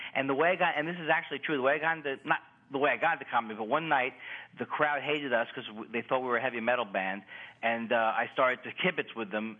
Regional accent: Queens, New York, United States; now in Los Angeles, United States; Well, I'm from Queens. I'm from Queens, New York.

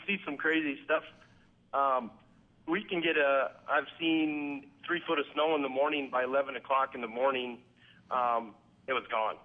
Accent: Spearfish, South Dakota, United States; But, yes, I was raised here in Spearfish.

